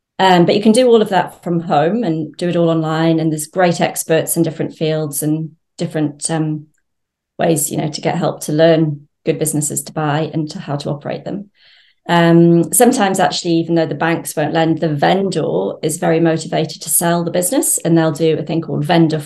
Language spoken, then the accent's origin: English; England, United Kingdom; now in New Zealand; I am English, so I know people in London, still trying to buy, my sister's in London trying to buy a house.